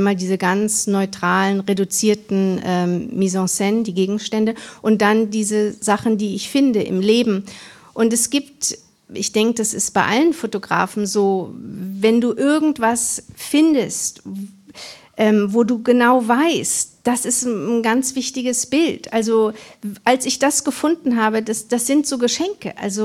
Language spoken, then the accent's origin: German; Cuxhaven, Lower Saxony, Germany; born there; ich kannte Cuxhaven überhaupt nicht. Ich wusste auch gar nicht den Ort. Ich kannte den Ort nicht, wo ich geboren bin.